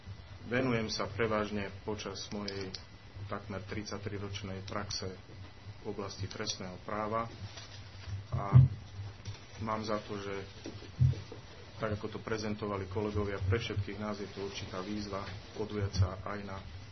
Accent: Banská Bystrica, Banská Bystrica Region, Slovakia; Som z Banskej Bystrice

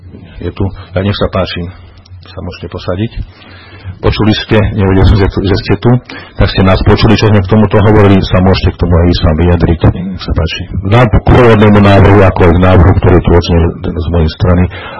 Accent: Nitra, Nitra Region, Slovakia; keďže som z Nitry

